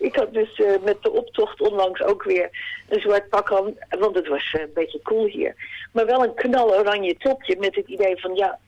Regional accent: Netherlands; now in Ballarat, Australia; in mijn geval kom ik dus uit Nederland oorspronkelijk.

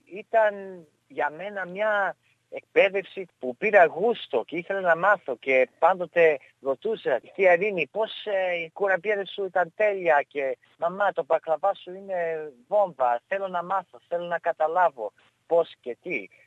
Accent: Greece; born there; moved away; Για μένα, από τον καιρό που γεννήθηκα στην Ελλάδα

